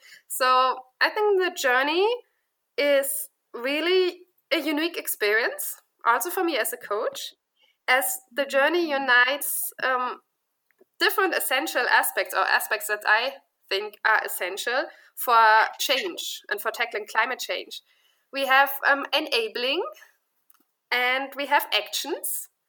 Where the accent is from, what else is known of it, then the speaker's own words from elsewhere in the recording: Germany; At the moment, I'm living in Munich, Germany, and I'm also from Germany.